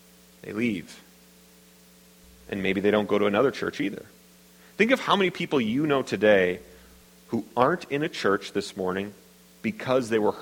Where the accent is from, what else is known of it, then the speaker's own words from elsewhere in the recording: Midwest, United States; what often happens in the Midwest, I'm from the Midwest, sorry, I mean no offense